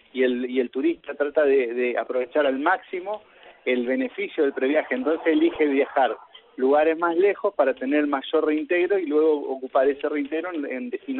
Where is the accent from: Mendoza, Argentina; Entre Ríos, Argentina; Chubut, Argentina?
Entre Ríos, Argentina; Concordia; yo soy de Concordia y tengo más palpable lo que nos pasa a nosotros